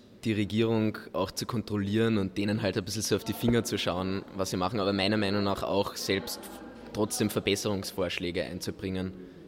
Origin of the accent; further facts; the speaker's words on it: Carinthia, Austria; bin der jüngste Abgeordnete im Parlament mit 24 und ich komme ursprünglich aus Kärnten